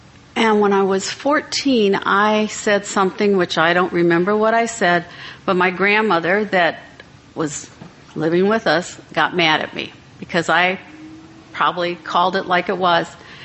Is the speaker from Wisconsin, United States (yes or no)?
yes; Wisconsin, United States; I was born in Wisconsin and raised in a small town on Lake Michigan.